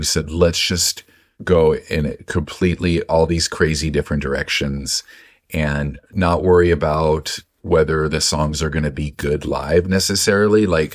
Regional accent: Omaha, Nebraska, United States; We grew up in Omaha, but our mind was always like, let's get to the coast.

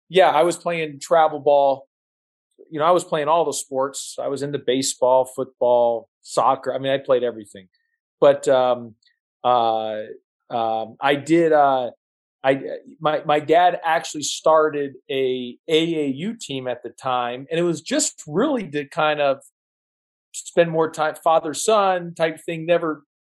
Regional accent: Houston, Texas, United States; This was in Houston, Texas. I grew up in Houston, Texas.

